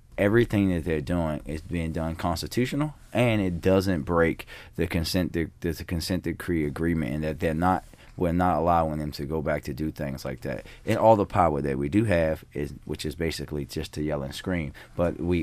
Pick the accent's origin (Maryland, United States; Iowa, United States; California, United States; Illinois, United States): Maryland, United States; Baltimore; I know this from growing up in Park Heights and just being on both sides of the fence, so to speak.